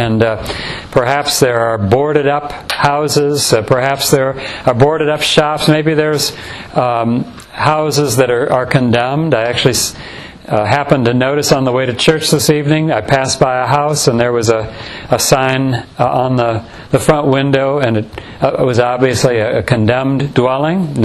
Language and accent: English; Royal Oak, Michigan, United States; I was raised in the Detroit area. I have roots there and a lot of memories. I remember going down to Detroit when it was still pretty much thriving back in the days when I was a teenager, 16, 17 years old, and I could take a bus from where I grew up in Royal Oak.